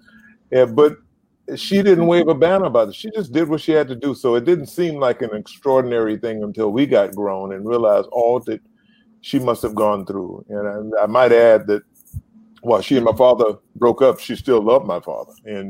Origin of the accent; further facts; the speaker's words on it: Savannah, Georgia, United States; I grew up in Savannah, Georgia. And I grew up in a family of five children, a single parent, supported by a grandmother and a surrogate aunt.